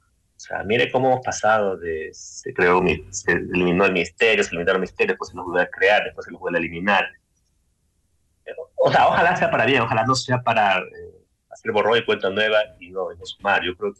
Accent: Manabí, Ecuador; Soy de Manabí, por ejemplo.

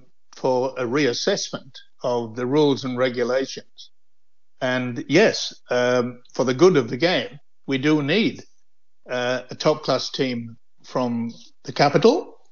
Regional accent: Dewsbury, Yorkshire and the Humber, United Kingdom; They were born and bred, all the family, in my hometown, Dewsbury.

